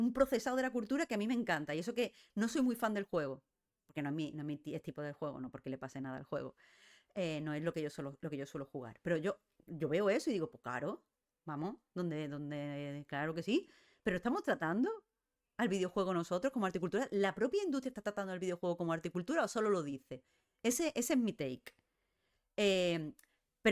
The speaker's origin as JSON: {"language": "Spanish", "region": "Andalusia", "country": "Spain", "said": "cuando yo veo Blasphemous como andaluza"}